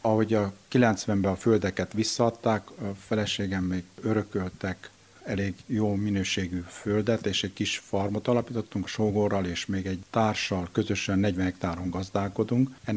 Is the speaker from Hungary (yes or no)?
no; Mureș County, Romania